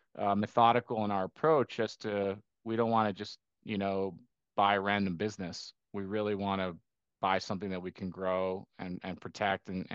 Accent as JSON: {"language": "English", "country": "Costa Rica", "tie": "born or raised there", "said": "I grew up in Costa Rica, so I have a little bit of international flavor to me."}